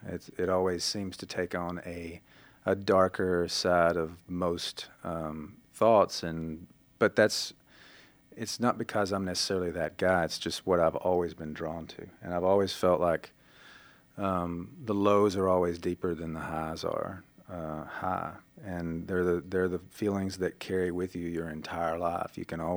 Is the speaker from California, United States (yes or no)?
no; Loretto, Tennessee, United States; we grew up there on the state line, and they're in Green Hill, Alabama, and I grew up in Loretta, Tennessee